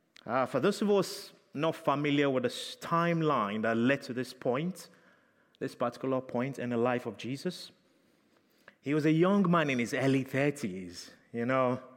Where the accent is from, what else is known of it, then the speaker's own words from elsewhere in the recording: United Kingdom; We're too polite as British people sometimes.